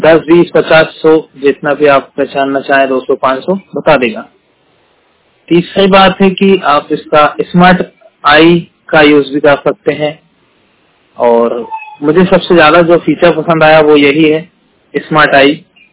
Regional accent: Madhya Pradesh, India; मध्य प्रदेश से हूँ।

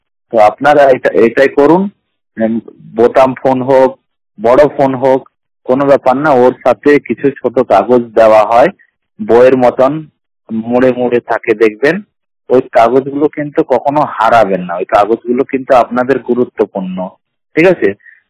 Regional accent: Allahabad, Uttar Pradesh, India; আমার বাড়ি হলো উত্তরপ্রদেশ জেলা এলাহাবাদ।

